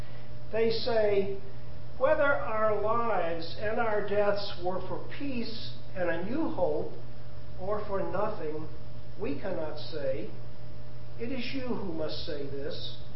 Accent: the South, United States; I am a Southerner and a student of American history.

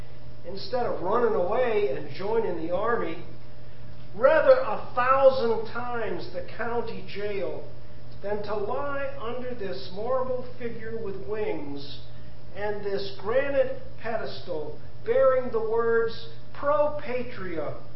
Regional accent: the South, United States; I am a Southerner and a student of American history.

